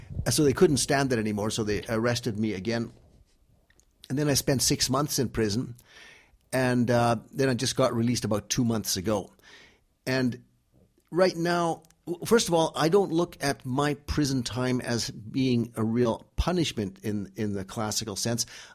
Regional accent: Canada; when we were slowly being indoctrinated growing up in Canada

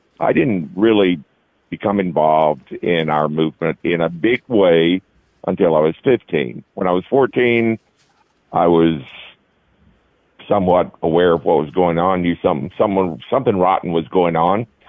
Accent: Alabama, United States; Well, I grew up in the South, of course, amidst the turmoil created by our enemies through the so-called civil rights movement. I grew up in Alabama, North Alabama, and it had a pretty profound effect on me.

